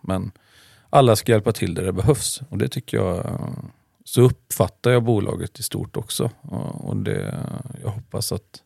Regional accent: Tidaholm, Västra Götaland County, Sweden; Nej, jag är uppväxt i Tidaholm och läste samhällsekonomi på gymnasiet.

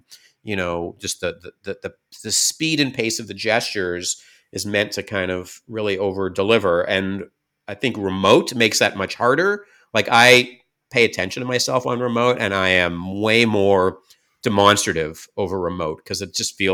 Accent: Canada; now in United States; at least as a Canadian in the US, when you're not in the majority

